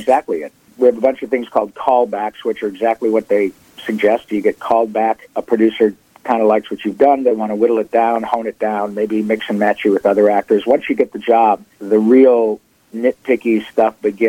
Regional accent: Flint, Michigan, United States; now in Los Angeles, United States; I'm not going to get too much work in Flint, Michigan, which is where I was born in Detroit, just across the lake from you guys, and up the road. I went to high school in the south of Flint

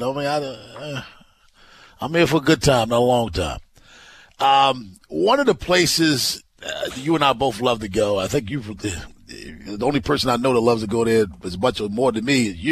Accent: Baltimore, Maryland, United States; I said, man, I'm from Baltimore.

